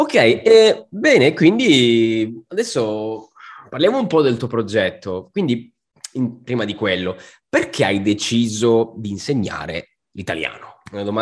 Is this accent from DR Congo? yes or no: no; Caltanissetta, Sicily, Italy; now in Verona, Italy; Io di Caltanissetta, però io sono nato in Sicilia, vivo qui da 15 anni, vicino Verona, e per questo motivo, ho anch'io un accento un po' indecifrabile come te.